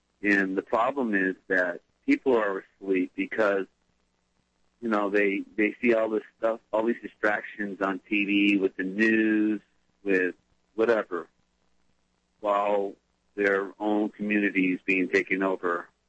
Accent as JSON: {"language": "English", "region": "California", "country": "United States", "said": "And then the other states got incorporated, like I'm from California, 1849, the original Constitution."}